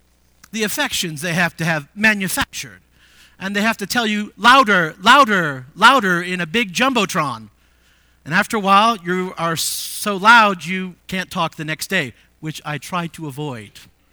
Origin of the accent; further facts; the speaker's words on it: Visalia, California, United States; Growing up in California, I grew up in the San Joaquin Valley of California, a town called Visalia.